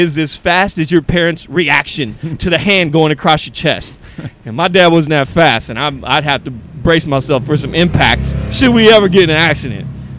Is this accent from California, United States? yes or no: yes; Hayward, California, United States; Yeah, I grew up in Schaefer Park in Hayward. And so it was a fun time growing up, man.